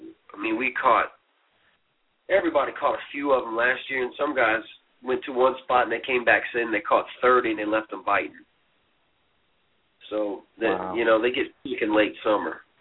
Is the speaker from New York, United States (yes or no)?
no; Louisiana, United States; I'm originally from South Louisiana, yeah.